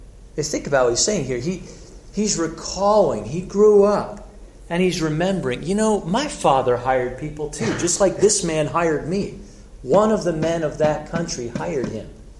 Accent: Philadelphia, Pennsylvania, United States; Growing up in Philadelphia, I'm of the Allen Iverson era with the Sixers in my later years.

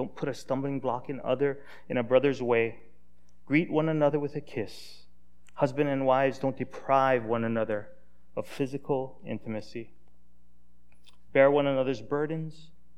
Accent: Hawaii, United States; Because I'm from Hawaii, so I use that as my out. I'm always on Hawaiian time, right?

